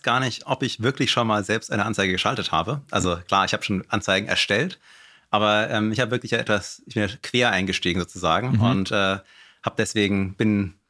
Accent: Heidelberg, Baden-Württemberg, Germany; Ich komme aus Heidelberg.

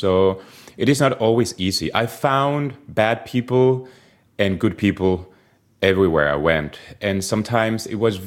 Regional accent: Spain; So yeah, I'm from Spain and it's been a discovery, all this.

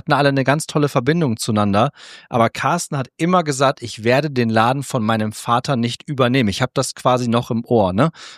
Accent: Cloppenburg, Lower Saxony, Germany; Ich bin ja in Kloppenburg groß geworden, also niedersächsische Kleinstadt, da lebe ich jetzt schon seit 15 Jahren nicht mehr

